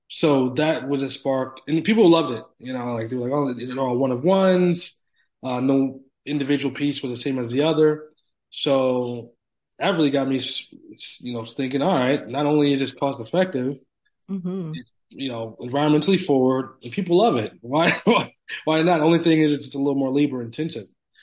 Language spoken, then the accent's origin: English; Piscataway, New Jersey, United States; I grew up in Piscataway, New Jersey. Like I said, it's not close to New York.